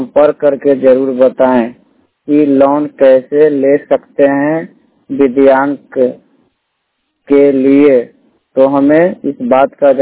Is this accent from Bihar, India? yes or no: yes; Patna, Bihar, India; और मैं 100% ब्लाइंड हूँ और मैं पटना से हूँ।